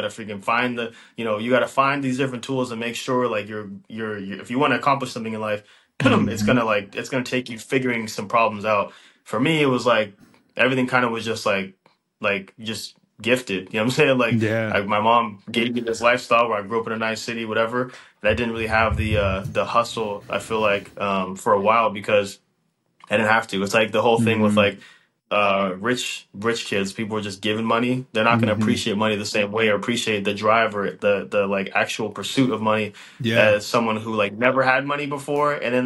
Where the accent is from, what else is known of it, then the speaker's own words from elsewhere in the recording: Chino Hills, California, United States; I grew up in Chino Hills.